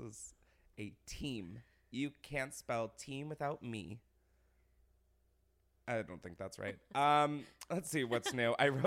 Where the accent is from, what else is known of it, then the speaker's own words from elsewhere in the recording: Delaware, United States; I grew up in Delaware.